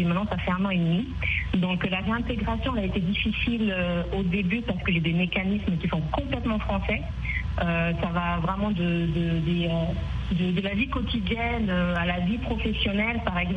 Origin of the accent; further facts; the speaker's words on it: Guinea; born there; also born or lived in France; Donc j'ai juste choisi en fait mon pays natal pour revenir et l'Occident ne m'a pas déçu.